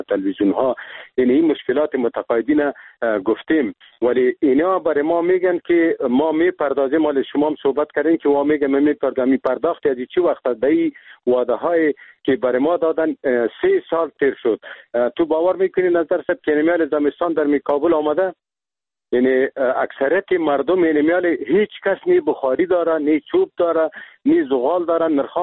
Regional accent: Afghanistan; ما خود مسلمان هستیم، ما افغان هستیم، از این ملت هستیم، یعنی میجا زندگی کردیم، در میجا تولد شدیم

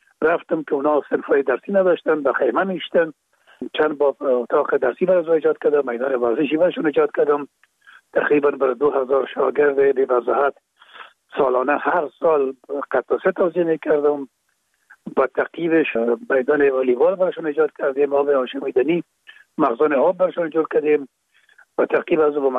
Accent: Kabul, Afghanistan; در کابل، شهید کابل به دنیا آمدیم. اصل ما زرکخانه کابل است و خود ما چون پدر ما باز از زرکخانه به شهید انتقال شدن، موجا در شهید کابل به دنیا آمده و موجا مکتب خواندیم

